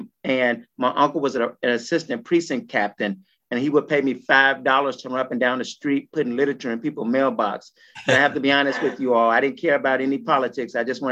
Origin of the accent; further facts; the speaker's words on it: Chicago, Illinois, United States; Growing up in Robert Taylor Homes was my foundation for learning how to navigate through difficult situations. But at the same time, it was a place of family.